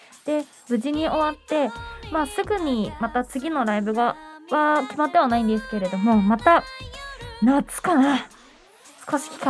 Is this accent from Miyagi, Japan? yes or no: no; Saitama, Japan; 自分の地元のさいたま市、まあ、旧浦和市が地元なんですけれども